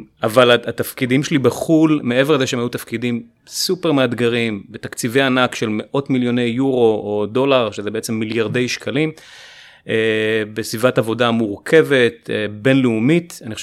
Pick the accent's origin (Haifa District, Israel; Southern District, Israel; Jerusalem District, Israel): Haifa District, Israel; Haifa; התחיל בילדות בחיפה, לא נתחיל להאריך יותר מדי שם, אבל גדלתי בחיפה.